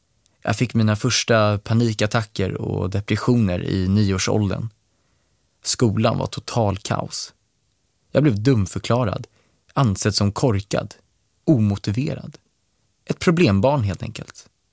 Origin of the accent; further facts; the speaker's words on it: Bromma, Stockholm County, Sweden; där jag växte upp i en privilegierad miljö i idylliska Bromma.